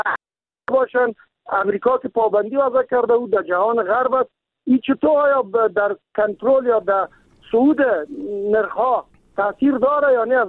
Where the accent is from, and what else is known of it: Kabul, Afghanistan; born or raised there